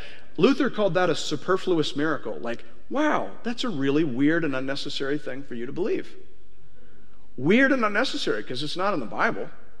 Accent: Canada; Can I just speak as a Canadian for just a second in our context?

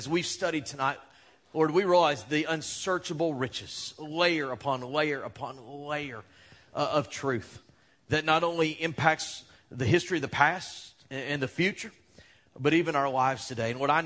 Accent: Texas, United States; I just say that because I'm from Texas.

